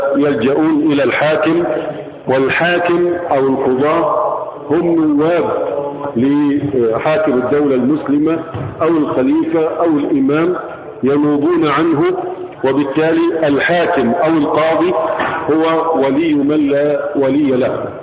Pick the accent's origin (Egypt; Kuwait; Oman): Egypt; ما كان يسمى في بعض الأحيان عندنا في مصر زواجا عرفيا